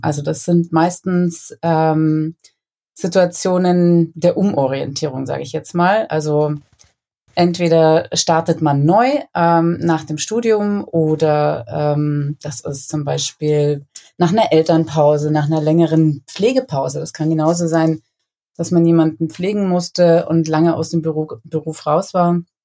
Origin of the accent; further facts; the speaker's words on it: Munich, Bavaria, Germany; Ich bin ja auch ein Münchner Kindl.